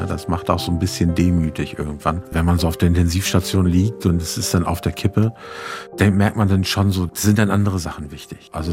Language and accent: German; Celle, Lower Saxony, Germany; Doch, also wir Zeller sehen uns schon noch als Norddeutsche.